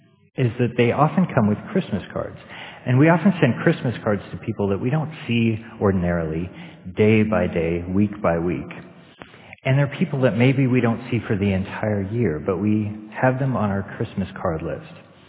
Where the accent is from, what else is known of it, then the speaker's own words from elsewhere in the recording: Canada; now in United Kingdom; I'm not from Britain. I'm from Canada.